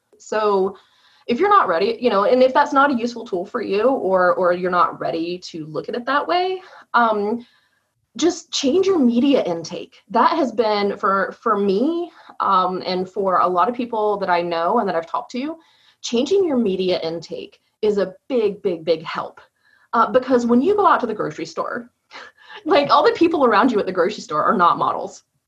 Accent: the South, United States; Particularly as I'm Southern, I grew up in the South, and proper Southern ladies don't get angry.

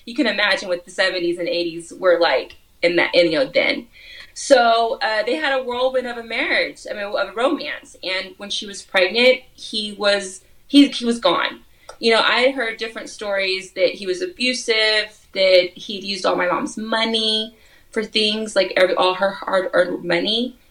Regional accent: Brady, Texas, United States; my grandfather came from Spain. And, you know, I was born and raised in Brady. I'm going to die in Brady. I'm never going to leave Brady.

